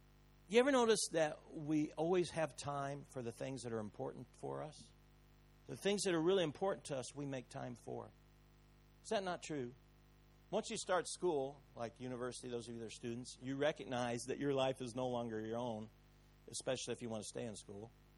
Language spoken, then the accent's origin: English; United States; since I'm from America originally, I can talk about Barack Obama, the president of the United States.